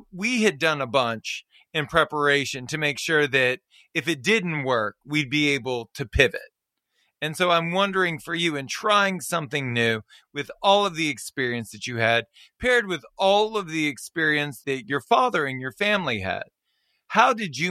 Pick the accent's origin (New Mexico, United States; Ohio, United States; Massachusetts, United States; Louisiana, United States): Louisiana, United States; Baton Rouge; I was born and raised in Baton Rouge, and I opened a bar on Hollywood Boulevard.